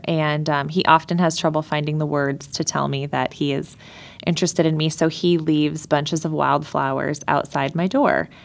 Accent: Cedar Rapids, Iowa, United States; I am originally from Cedar Rapids. I went to high school in Mount Vernon and did a lot of singing in high school.

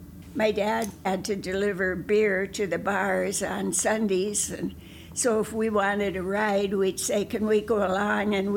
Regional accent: Pierre, South Dakota, United States; Yeah, yeah, no, then you don't know Pierre. Never thought of it as good or bad. It's just how it was. When I was a child, it was during the Great Depression.

